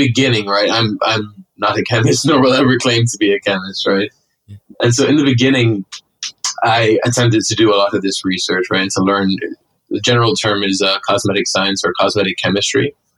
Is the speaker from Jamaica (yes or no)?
yes; Jamaica; So I just graduated from college, and I'm actually from Jamaica.